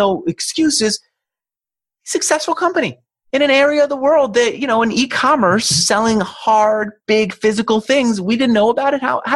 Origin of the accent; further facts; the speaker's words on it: New York City, New York, United States; now in San Francisco, United States; If you listen to me, you probably already know I'm a New Yorker. I literally have never been in a pickup truck my whole life. I remember just loving that I could get around in cabs. I finally moved to San Francisco and I felt like I had to have a car.